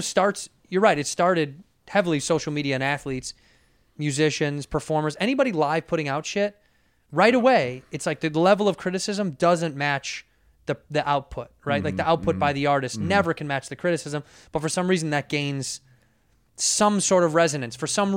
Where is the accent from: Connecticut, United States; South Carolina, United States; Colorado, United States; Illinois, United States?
Illinois, United States; Chicago; born or raised there